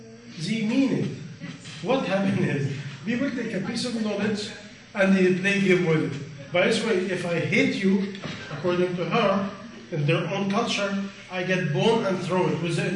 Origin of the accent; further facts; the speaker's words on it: Pakistan; You see what happened also as a Pakistani? Pakistani and Indian and Bengali, with respect to you, we have to assume Jin behind everything.